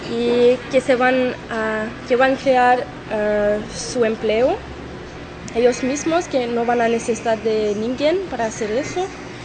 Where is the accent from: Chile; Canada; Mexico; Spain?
Canada; Spanish is a second language; yo soy de Canadá